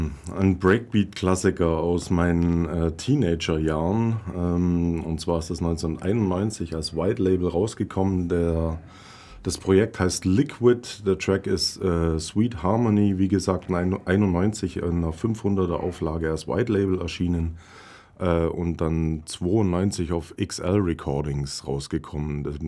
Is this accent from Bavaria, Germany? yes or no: yes; Neu-Ulm, Bavaria, Germany; Ja, ich bin hier aus der Region. Ich bin in Neu-Ulm auf die Welt gekommen, im, wie ich finde, guten Jahrgang 76. Bin dann auch hier auf die Schule gegangen